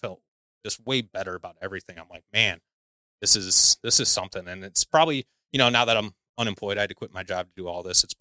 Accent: St. Louis, Missouri, United States; also born or lived in Jacksonville, United States / Orlando, United States / Milwaukee, United States; growing up in St. Louis, you know, I lived in Jacksonville, Florida, Orlando, Florida, Milwaukee. Like, I've always kind of been in big cities, and I've never really had a long-term time in a small town like that.

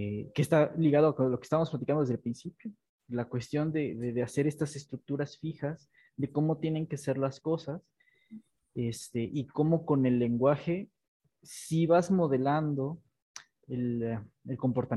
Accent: central Mexico, Mexico; Los del norte de México. Pero en el centro de México no tenemos acento.

